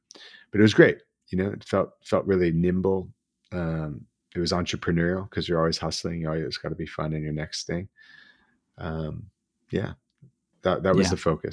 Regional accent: New York metropolitan area, United States; But I'm from New York, New Jersey. So this is kind of home, anyway.

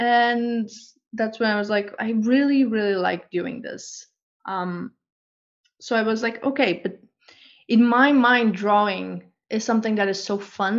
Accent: Portugal; English is a second language; I'm from Portugal.

